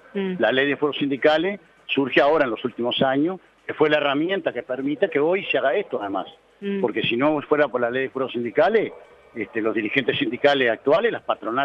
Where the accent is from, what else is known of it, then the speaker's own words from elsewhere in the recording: Cardal, Florida, Uruguay; yo soy de Cardal, departamento de Florida.